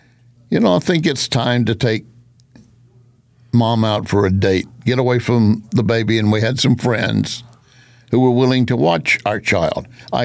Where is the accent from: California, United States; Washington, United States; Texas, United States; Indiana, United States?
Texas, United States; I grew up in West Texas. I pointed that out to you before. Redneck oil field worker, West Texas, and proud of it. We lived in a mobile home. We moved repeatedly.